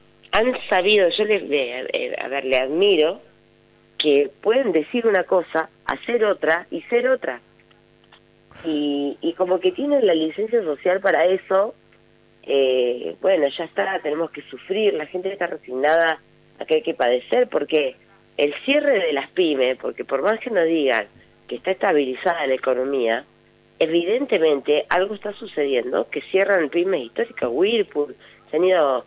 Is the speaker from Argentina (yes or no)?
yes; Allen, Río Negro, Argentina; Yo soy de Allen, productor de pera